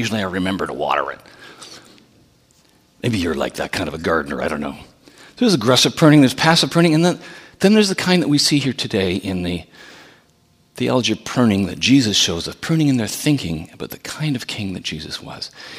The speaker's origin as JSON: {"language": "English", "town": "Brooklyn", "region": "Ontario", "country": "Canada", "tie": "born or raised there", "also_born_or_lived": "Sault Ste. Marie", "said": "I was born in Sault Ste. Marie, and on purpose he moved away from there, moved down to Brooklyn where I grew up, Brooklyn, Ontario."}